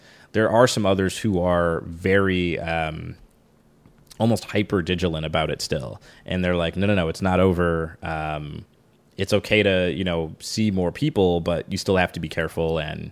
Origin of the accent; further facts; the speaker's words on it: Detroit, Michigan, United States; last year when I first moved back to Detroit, it felt like I wasn't in my hometown anymore.